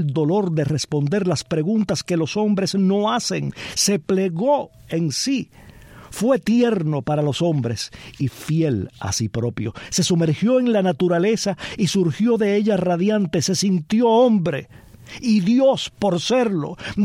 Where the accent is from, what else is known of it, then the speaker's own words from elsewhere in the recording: Palma Soriano, Santiago de Cuba, Cuba; Yo me recuerdo a mí mismo niño viendo a los adolescentes de mi pueblo, a los adolescentes de Palma Soriano, bailar muy apretaditos.